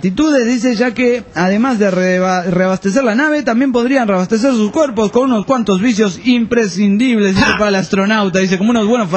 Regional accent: Costa Rica; Soy de Costa Rica.

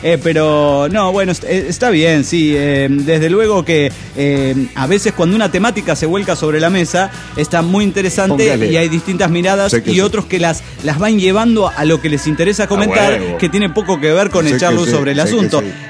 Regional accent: Toluca, State of Mexico, Mexico; Soy el caballero de Toluca.

